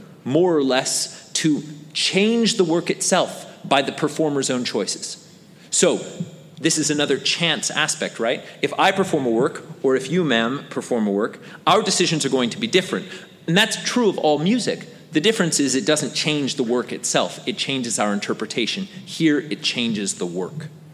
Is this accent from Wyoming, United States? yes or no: no; California, United States; I mean, I'm from California. There could be an earthquake at any given moment, and that produces sound, okay?